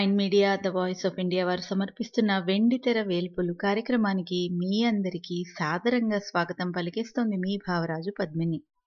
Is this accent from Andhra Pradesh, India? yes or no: no; Chennai, Tamil Nadu, India; born there; 1942 మద్రాసులో పుట్టాను.